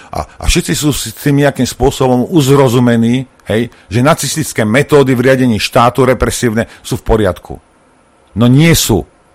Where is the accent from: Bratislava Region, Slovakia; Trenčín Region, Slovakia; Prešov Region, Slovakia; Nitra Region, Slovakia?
Bratislava Region, Slovakia; Lučenec; born there; Jak ja som sa narodil v Učenci.